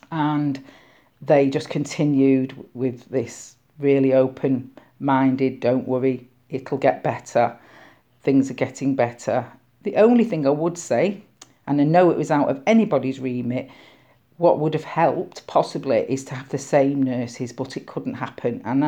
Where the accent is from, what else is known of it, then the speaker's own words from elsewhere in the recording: Wythenshawe, North West England, United Kingdom; I am born and bred in Withenshaw, still live in Withenshaw, most of my family live in Withenshaw and I'm very proud to be from Withenshaw.